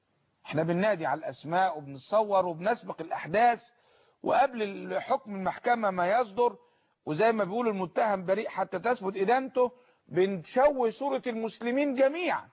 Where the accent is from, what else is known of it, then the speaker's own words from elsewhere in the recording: Egypt; أنا مواطن مصري بأي معنى